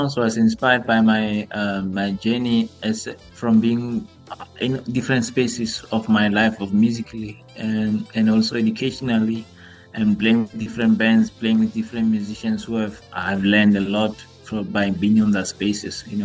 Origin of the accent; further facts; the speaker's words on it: Bloemfontein, Free State, South Africa; So where I grew up in Bloemfontein, the sound of music is church